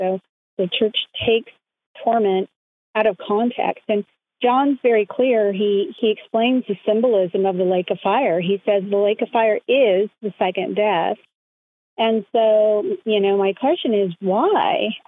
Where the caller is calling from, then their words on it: California, United States; I'm calling from the San Francisco Bay Area.